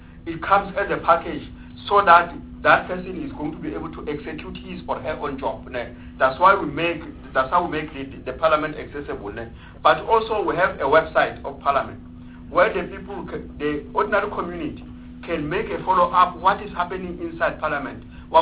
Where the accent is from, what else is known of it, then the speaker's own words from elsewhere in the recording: Free State, South Africa; Take for myself, I'm from the Free State. I came with a list of the Free State into the National Assembly.